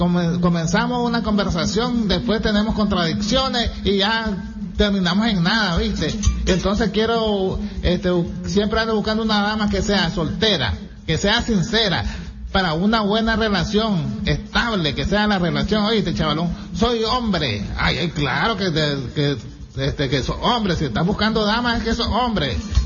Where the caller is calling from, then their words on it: Ciudad Sandino, Managua, Nicaragua; de Ciudad Sandino, mi hermano